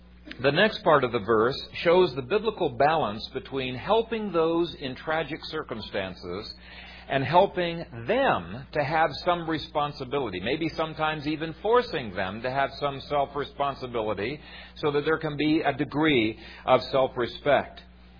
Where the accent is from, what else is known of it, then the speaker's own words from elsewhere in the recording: Ethiopia; Growing up in Ethiopia, you would give money to some or give food to some, but you couldn't possibly give to everyone.